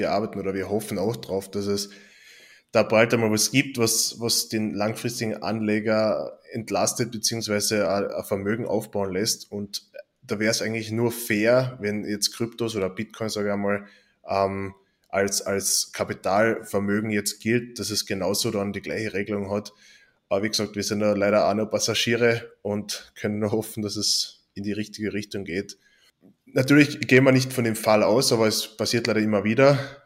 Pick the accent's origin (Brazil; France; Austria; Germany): Austria; Das ist bei uns in Österreich